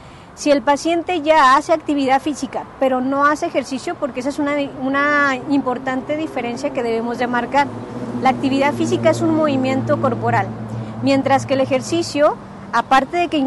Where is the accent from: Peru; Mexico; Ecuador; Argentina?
Mexico; Pues es que la verdad, muchos le echan la culpa a la pandemia, pero ya como mexicanos ya estábamos así, sí, inactivos.